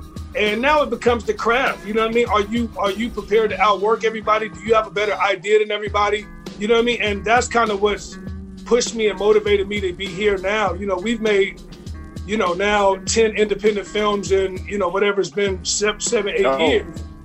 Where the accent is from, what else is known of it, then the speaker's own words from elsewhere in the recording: Gary, Indiana, United States; I came from Gary, Indiana, so I already knew what the struggle was in life.